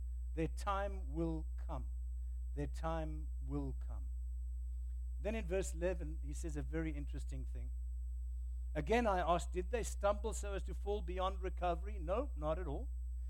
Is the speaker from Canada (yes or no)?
no; Cape Town, Western Cape, South Africa; I grew up in Sea Point. Sea Point was the suburb right on Cape Town Harbor.